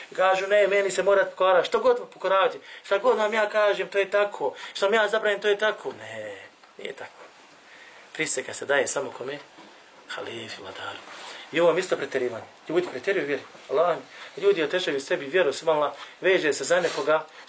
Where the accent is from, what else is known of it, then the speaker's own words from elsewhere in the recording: Bosnia & Herzegovina; Samo kod nas u Bosni